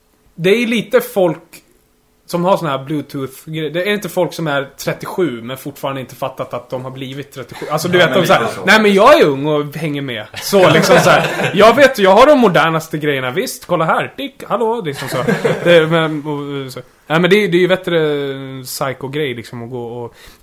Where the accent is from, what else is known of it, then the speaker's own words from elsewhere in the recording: Uppsala, Uppsala County, Sweden; now in Stockholm, Sweden; jag är ju från Uppsala, liksom så här, Uppsala så, och bara flyttat till Stockholm, känner ingen, helt själv.